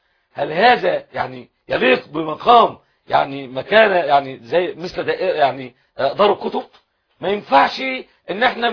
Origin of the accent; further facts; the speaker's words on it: Egypt; التراث عندنا في مصر بنشحز عليه